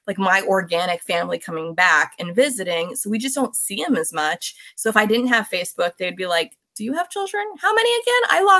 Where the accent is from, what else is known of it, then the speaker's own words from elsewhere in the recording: Pennsylvania, United States; Pennsylvania. So all my people are